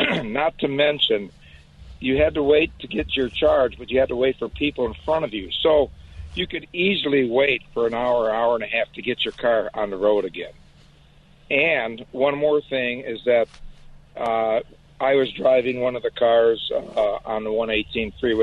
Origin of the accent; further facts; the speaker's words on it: Detroit, Michigan, United States; moved away as an adult; I'm originally from Detroit, worked in the factories and moved out here in 79